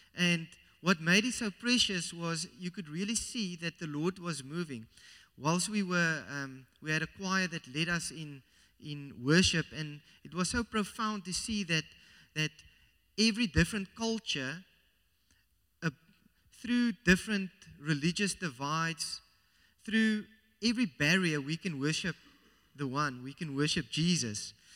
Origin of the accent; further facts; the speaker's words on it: Somerset West, Western Cape, South Africa; I grew up in Somerset West, and I also grew up in this church.